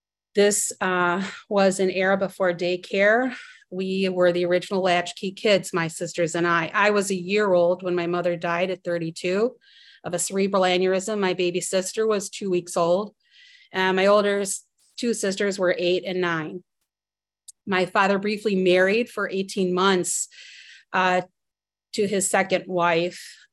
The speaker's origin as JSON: {"language": "English", "town": "Cleveland", "region": "Ohio", "country": "United States", "lives_now": "Akron, United States", "said": "I am from Cleveland, Ohio, currently living in Akron right now."}